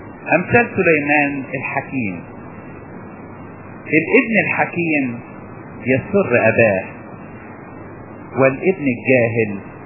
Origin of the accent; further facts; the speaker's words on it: Upper Egypt, Egypt; حتى في مثل عندنا في الصعيد